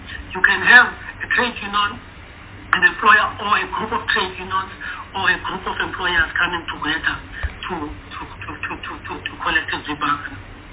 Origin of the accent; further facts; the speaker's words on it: Eastern Cape, South Africa; I come from the Eastern Cape.